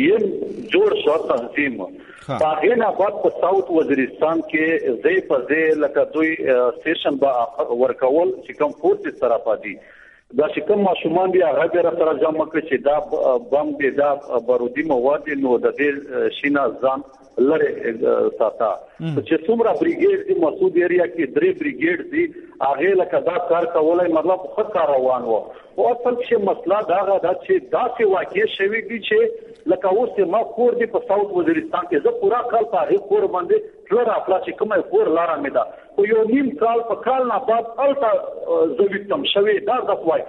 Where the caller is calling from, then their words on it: Tehran, Tehran Province, Iran; د ایران تهران څخه ټلیفون کلی کوم.